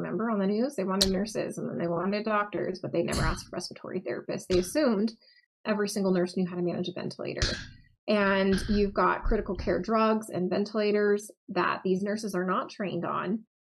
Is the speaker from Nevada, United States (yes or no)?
yes; Nevada, United States; I'm originally from Nevada.